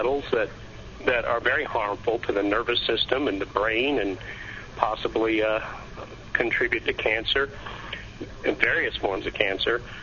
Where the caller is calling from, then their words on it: Georgia, United States; I'm calling from Georgia.